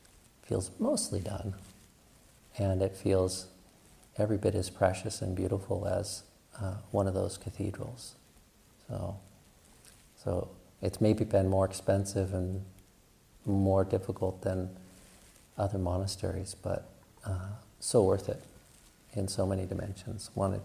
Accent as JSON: {"language": "English", "region": "Pacific Northwest", "country": "United States", "tie": "born or raised there", "said": "even the Thai notion of what constitutes a forest contrasts starkly with my sense of it growing up in the Pacific Northwest."}